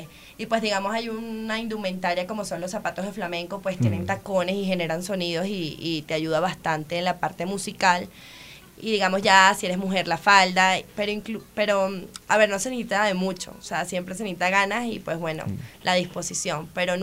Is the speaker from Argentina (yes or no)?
no; Venezuela; moved away; desde que llegué acá porque soy venezolana. Desde hace 3 años aproximadamente